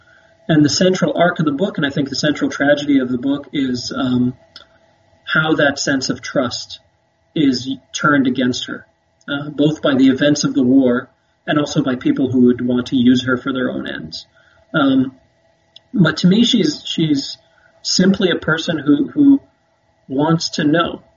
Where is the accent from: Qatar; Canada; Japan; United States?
Qatar; I grew up in the Middle East. I grew up in a place called Qatar, and I went to a British school